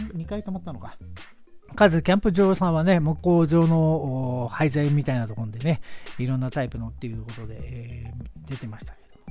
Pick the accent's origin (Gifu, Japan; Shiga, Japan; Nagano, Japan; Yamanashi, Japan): Yamanashi, Japan; 山梨、地元の山梨では土曜日の9時半からやってるということでございますけども